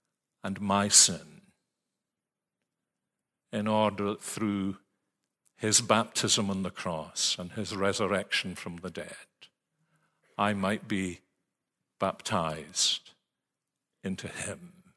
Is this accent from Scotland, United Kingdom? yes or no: yes; Scotland, United Kingdom; now in United States; The only thing I could think of to say was, but George, I'm a Scot. How could I do such a thing?